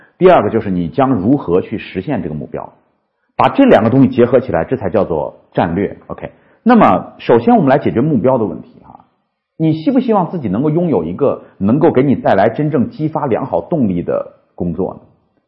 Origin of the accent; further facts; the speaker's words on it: China; 各位，你知道我们中国人研究